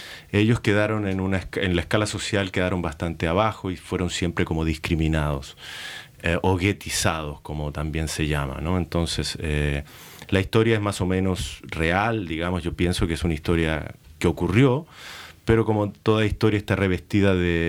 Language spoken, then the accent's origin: Spanish; Chile; now in Germany; Soy chileno. He trabajado en varios países de Latinoamérica. Y aquí llegué a Alemania por razones un poco personales